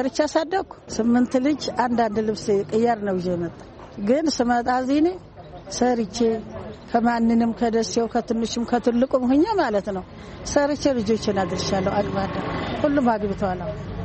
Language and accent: Amharic; Tigray, Ethiopia; also born or lived in Asmara; now in Dessie, Ethiopia; እኔ 12 ዓመት ነው ትግራይ ተወልጄ ያደግኩት።